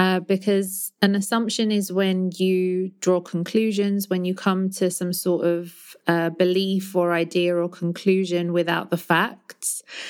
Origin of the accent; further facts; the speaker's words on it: London, United Kingdom; accent: British; Obviously, most people recognize I speak with a British accent, but I am, you're correct to assume that I'm from London. That's where I was born and raised.